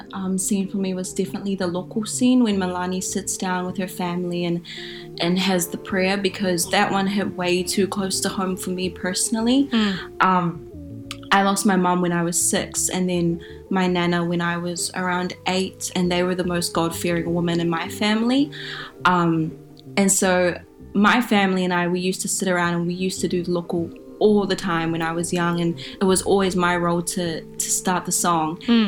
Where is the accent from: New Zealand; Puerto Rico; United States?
New Zealand; Hawke's Bay; I come from Hawke's Bay, so, you know, I feel like as Aucklanders, you're already a little bit closer to that history, but to come from out of town